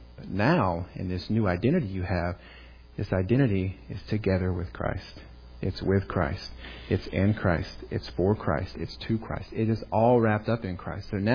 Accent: North Carolina, United States; accent: North Carolina; I'm from North Carolina. I still have some accent, but thankfully the Navy's kind of watered it down.

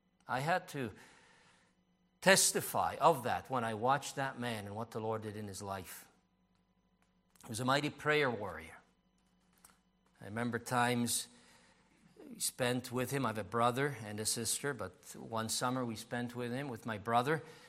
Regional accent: Canada; moved away as an adult; now in Czech Republic; So I spent most of my life in Canada. I grew up in Canada. And then in 2008, we returned to the Czech Republic. But to me, that was a foreign land. Yes, I knew the land, but I spent my whole life in Canada.

